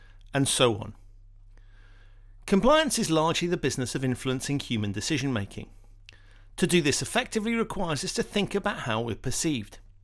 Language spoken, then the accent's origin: English; United Kingdom; I'm British, so please make sure you read this blog in a quintessentially British accent.